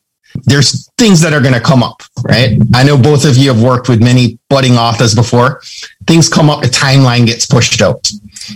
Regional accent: Jamaica; I'm from Jamaica.

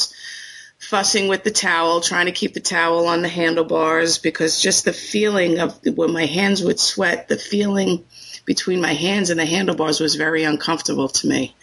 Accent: Long Island, New York, United States; I'm from Long Island, New York.

